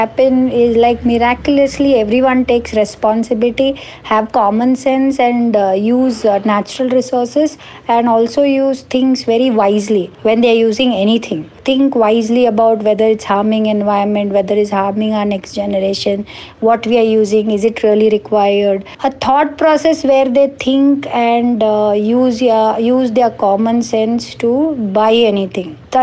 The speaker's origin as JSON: {"language": "English", "town": "Mumbai", "region": "Maharashtra", "country": "India", "tie": "born or raised there", "said": "For example, as growing up in Bombay, we had this milk bottle coming instead of plastic"}